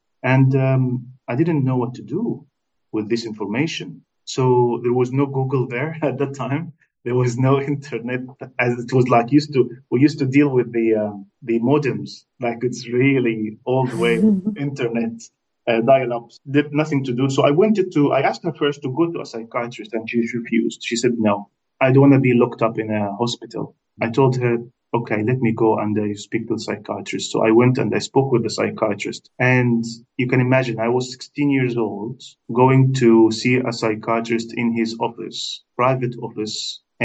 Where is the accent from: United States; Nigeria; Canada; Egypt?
Egypt; Alexandria, Alexandria Governorate; I grew up in Egypt in a city called Alexandria. It's a beautiful coastal city where you can see some parts of the Roman Empire still exist underwater.